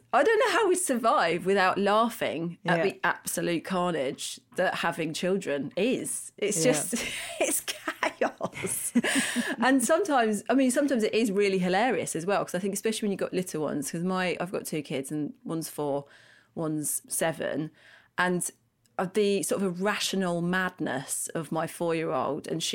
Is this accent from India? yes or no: no; London, United Kingdom; So I'm from London and grew up in London, in North London. And I've got three siblings, so one of four.